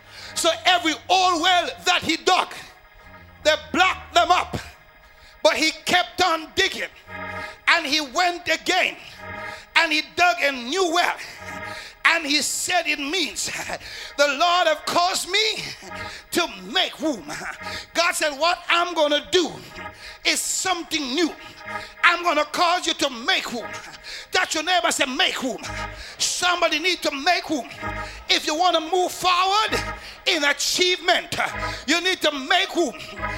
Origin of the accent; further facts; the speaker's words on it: Jamaica; I remember growing up in Jamaica